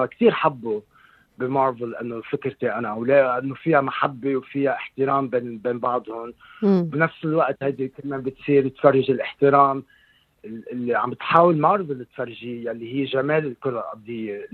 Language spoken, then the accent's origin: Arabic; Lebanon; ومع من وين أنا يعني بيجي من لبنان ك يعني أنا رجال عربي من أهل العرب، ربيت بين العرب، سو هيدا هو مصدري أصلا.